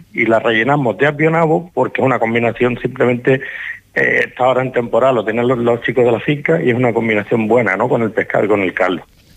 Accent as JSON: {"language": "Spanish", "town": "Cádiz", "region": "Andalusia", "country": "Spain", "lives_now": "Morro Jable, Spain", "said": "Yo soy de Cádiz, así que tenemos una mezcla de culturas ahí."}